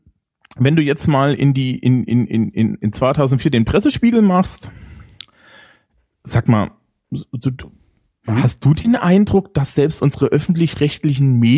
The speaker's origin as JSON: {"language": "German", "country": "Germany", "said": "ich bin Deutscher und logistische Probleme löse ich ordentlich."}